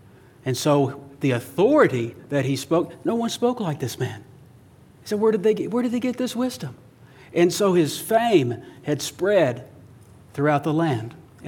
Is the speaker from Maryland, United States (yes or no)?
no; Fort Worth, Texas, United States; also born or lived in Las Vegas; Like I told the first service, you know, I'm from Fort Worth. I'm a Fort Worth boy. Even though I lived 6 months in Vegas, it was my parents' carnality that caused that birth out there.